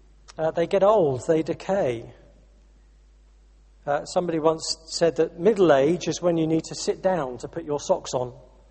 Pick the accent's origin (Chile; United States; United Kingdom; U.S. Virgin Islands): United Kingdom; Like many of us in this room, I'm a British citizen.